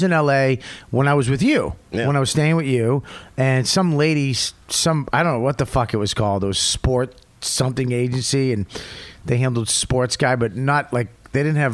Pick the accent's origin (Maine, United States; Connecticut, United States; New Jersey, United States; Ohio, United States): New Jersey, United States; Paramus; Where are you from? I'm from Paramus.